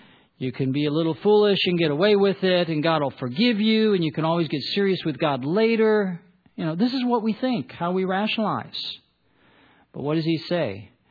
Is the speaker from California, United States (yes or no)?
no; Detroit, Michigan, United States; I grew up in Detroit. My dad designed cars.